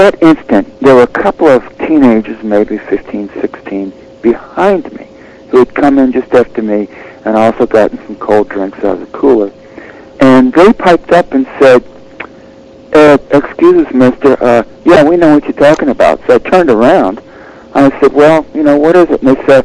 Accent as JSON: {"language": "English", "region": "Virginia", "country": "United States", "said": "and I'm from Virginia, by the way, originally"}